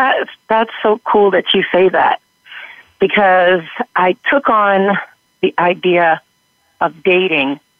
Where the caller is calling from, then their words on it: Brooklyn, New York, United States; Hi, I'm calling from Brooklyn.